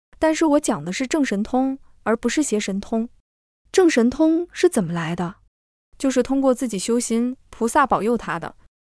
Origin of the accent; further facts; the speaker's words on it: China; 这就是我们中国人讲的一句话